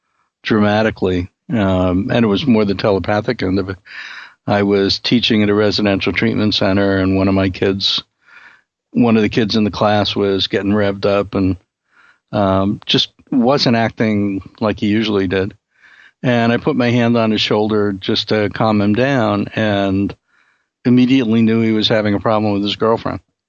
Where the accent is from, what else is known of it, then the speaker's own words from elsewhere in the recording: Brooklyn, New York, United States; I grew up in Brooklyn, although, as I always say, there's no evidence that I actually grew up